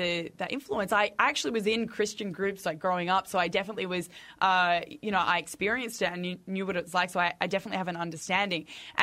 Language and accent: English; Australia; I'm from Australia.